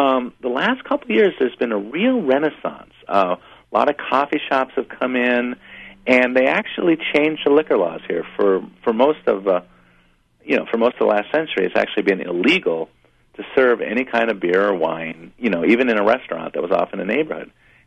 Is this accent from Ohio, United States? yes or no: no; Urbana, Illinois, United States; You know, I grew up in Urbana, and I walked downtown all the time.